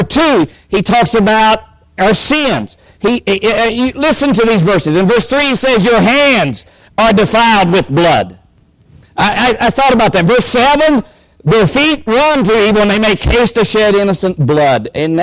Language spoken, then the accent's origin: English; Bradshaw Mountain, West Virginia, United States; Folks, I was raised in Bradshaw Mountain, McDowell County, West Virginia. There was 10 of us lived out of 11.